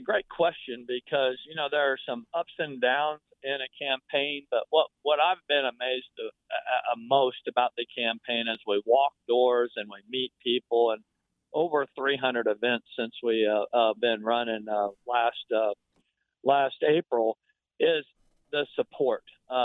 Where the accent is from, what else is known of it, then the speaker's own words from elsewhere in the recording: Muncie, Indiana, United States; I grew up in Muncie.